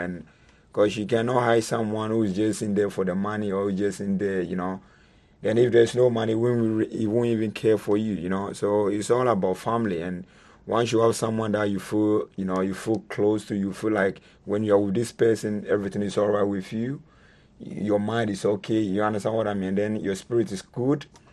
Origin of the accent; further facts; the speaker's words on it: Accra, Greater Accra, Ghana; I fight for Ghana. I fight for my people because I grew up in Bukom, you know, the area, and I've got the passion.